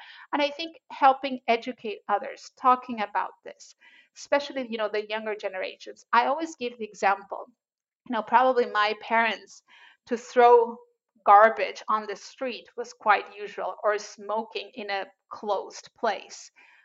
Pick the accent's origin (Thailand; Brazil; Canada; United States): Brazil; So, you know, I'm original from Brazil.